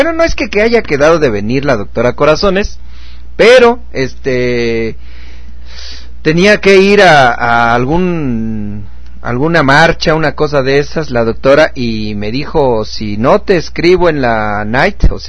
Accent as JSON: {"language": "Spanish", "country": "Mexico", "said": "Somos mexicanos."}